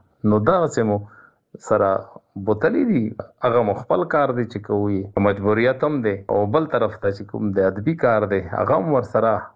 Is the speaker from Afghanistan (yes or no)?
no; Takht-e-Nasrati, Khyber Pakhtunkhwa, Pakistan; زه د کرک ضلع کې یو تحصیل ولسوالي تخت نصرتی، او بیا پکې یو کلی دی میاکی کلی ورته وایي، څوک یې میانکی شریف بولي او څوک ومونګه میاکی کلی ورته په پښتو کې. په اردو کې خلک میانکی لیکي. زه په هغه کې زیږیدلم او په 1988